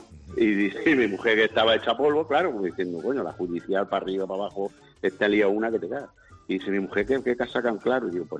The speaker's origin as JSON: {"language": "Spanish", "town": "Talavera de la Reina", "region": "Castilla-La Mancha", "country": "Spain", "said": "yo soy de Talavera de la Reina"}